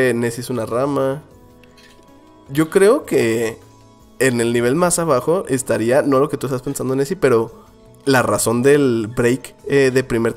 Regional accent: Oaxaca, Mexico; así que hablo un chorro de Chihuahua, pero realmente soy de Oaxaca

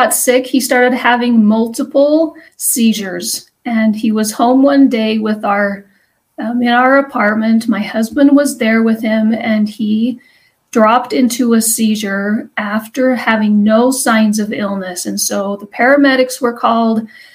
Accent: Salt Lake City, Utah, United States; I am from Salt Lake City, Utah area, right between the mountains.

